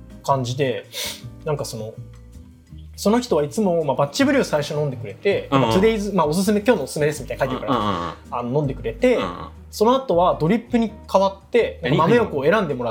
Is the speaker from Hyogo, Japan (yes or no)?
no; Setagaya, Tokyo, Japan; 世田谷区生まれ世田谷育ちで、そうこのいわゆる小田急線っていう線の、まあ、本当に生まれたところは3つ隣ぐらいの北見っていうところが生まれ育ちで、そう出生自体はこの辺なんだけどね、